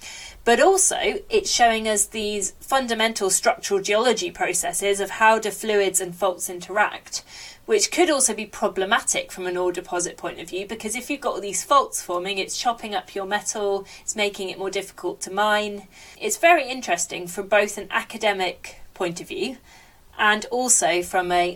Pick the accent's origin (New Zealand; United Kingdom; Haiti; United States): United Kingdom; now in Canada; So it's been really interesting for me as a British geologist working in Canada, learning about the First Nations